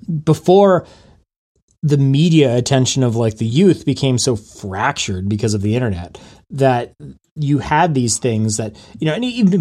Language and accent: English; Canada; I'm Canadian